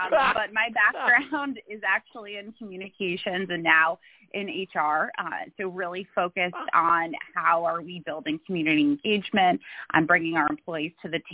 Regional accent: New York, United States; I am born and raised in New York, still here

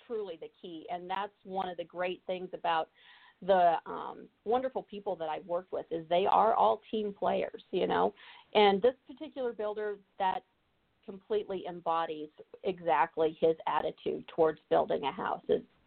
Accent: Jackson Hole, Wyoming, United States; I grew up in Jackson Hole, Wyoming, which, as I'm sure you know, is one of the most amazing, beautiful places on earth.

